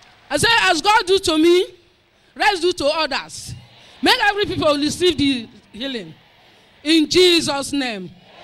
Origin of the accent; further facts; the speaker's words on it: Kedre, Rivers, Nigeria; I'm from Kedre town, Gokana.